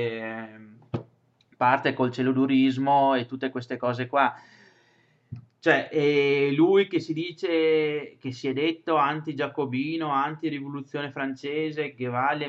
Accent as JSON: {"language": "Italian", "region": "Veneto", "country": "Italy", "said": "noi come Veneto Serenissimo Governo, come Veneti, proponiamo uno Stato diverso"}